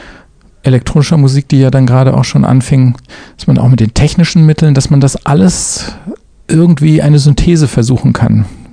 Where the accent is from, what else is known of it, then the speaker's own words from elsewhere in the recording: Iserlohn, North Rhine-Westphalia, Germany; Ich bin in Iserlohn im Sauerland aufgewachsen